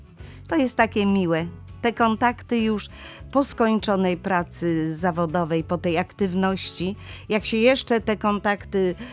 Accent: Pomeranian Voivodeship, Poland; born there; drugie moje miejsce to chyba serce Kaszub, gdzie się w ogóle urodziłam, bo urodziłam się na Kaszubach, wręcz na wsi.

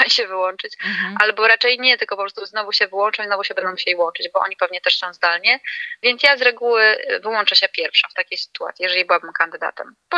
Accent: Gdańsk, Pomeranian Voivodeship, Poland; ja jestem z Gdańska

